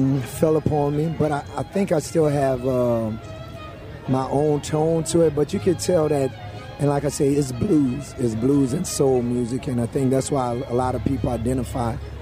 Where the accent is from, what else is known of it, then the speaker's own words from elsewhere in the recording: the South, United States; it's like the Creoles is still in my blood. So it's like no matter what I try and do to it, because I'm from the South and right here, it's going to always come out, you know?